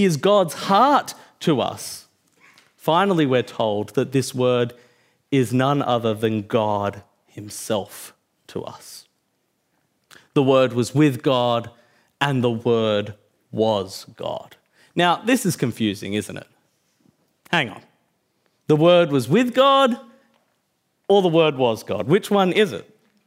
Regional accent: Bankstown, New South Wales, Australia; Now, I'm from Bankstown, and a friend of mine once joked about doing a tract about the Trinity for people in Bankstown.

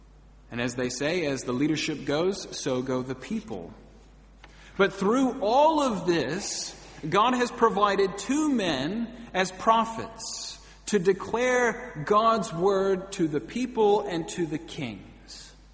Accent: Atlanta, Georgia, United States; And he played for my hometown teams. He played for the Atlanta Braves and the Atlanta Falcons.

